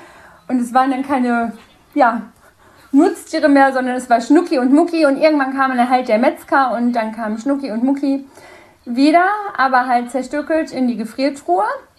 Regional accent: North Rhine-Westphalia, Germany; ich komme ja aus dem Sauerland

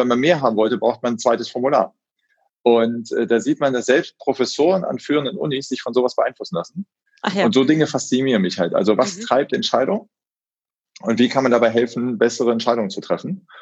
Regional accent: Solingen, North Rhine-Westphalia, Germany; now in Frankfurt, Germany; Ich komme ganz gebürtig aus Solingen, also die Messerstadt. Und bin da auch aufgewachsen. Habe dann relativ früh berufsbedingt den Wechsel nach Frankfurt gemacht. Und aber ganz ursprünglich mal Solingen.

